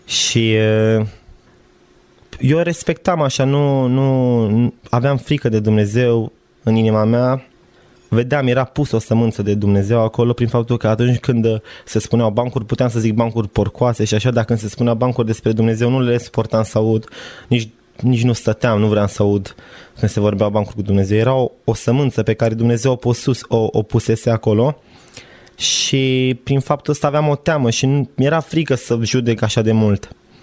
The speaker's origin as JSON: {"language": "Romanian", "town": "Sinaia", "region": "Prahova", "country": "Romania", "tie": "born or raised there", "moved": "as an adult", "lives_now": "Bucharest, Romania", "said": "sunt din Sinaia, m-am născut în Sinaia, momentan stau în București, am terminat facultatea de energetică, vârsta mea este de 24 de ani."}